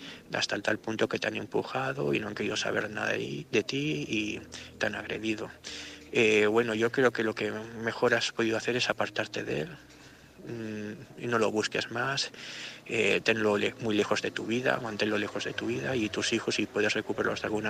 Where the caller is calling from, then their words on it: Gandia, Valencian Community, Spain; de Gandía.